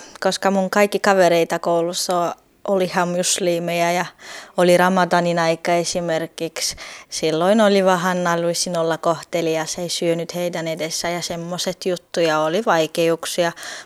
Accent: Bulgaria; now in Finland; olen Bulgariasta kotoisin, olen Bulgarian turkkilainen.

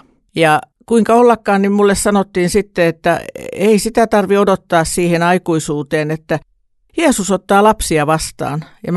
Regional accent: Vaasa, Ostrobothnia, Finland; also born or lived in Helsinki; mä oon Vaasasta ja sukujuuret on Isossakyrössä ja sitten asuin aika pitkään Helsingissä.

